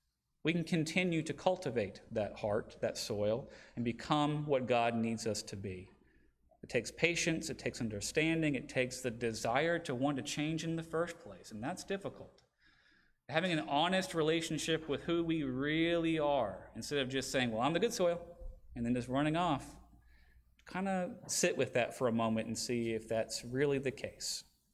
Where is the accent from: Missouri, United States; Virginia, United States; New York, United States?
Virginia, United States; Where I grew up in Virginia, our soil was very much clay-based.